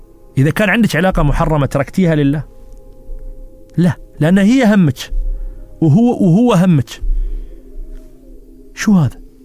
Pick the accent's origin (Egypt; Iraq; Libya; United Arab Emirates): United Arab Emirates; قال لي: من وين أنت؟ قلت له: من الإمارات.